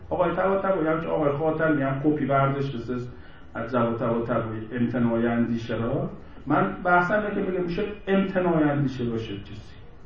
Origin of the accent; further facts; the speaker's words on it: Isfahan, Iran; میگم تو تبریزی من اصفهانیم